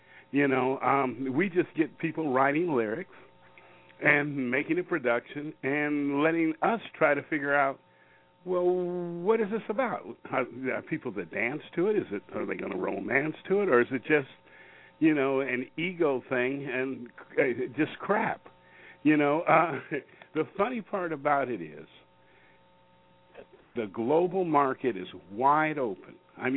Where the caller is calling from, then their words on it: Federal Way, Washington, United States; I'm calling in from Washington State up here at Federal Way outside of Seattle, Washington.